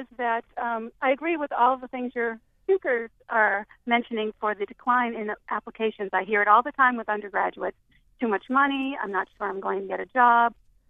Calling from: Durham, New Hampshire, United States; Hi there. I am actually calling from Durham, New Hampshire.

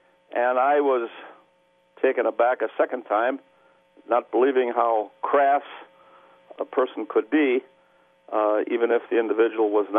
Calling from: Platteville, Wisconsin, United States; I'm calling from Platteville, Wisconsin.

